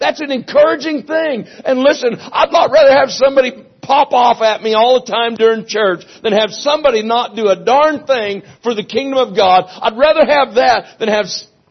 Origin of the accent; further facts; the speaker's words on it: Myrtle Creek, Oregon, United States; I don't know what you think about Myrtle Creek, Oregon, but it's my hometown. I was born and raised right here.